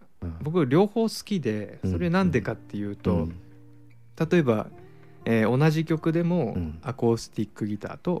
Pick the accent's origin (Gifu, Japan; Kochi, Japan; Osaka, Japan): Gifu, Japan; Gero; 僕の地元はあの岐阜県の下呂市なんですけど